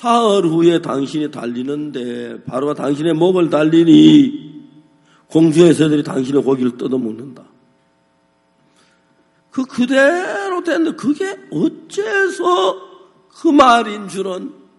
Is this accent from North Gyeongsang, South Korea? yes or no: yes; Seonsan, North Gyeongsang, South Korea; 책 살 돈이 없어서 제 고향 선산에 다니면서 누구 집에 책 있다는 이야기 들으면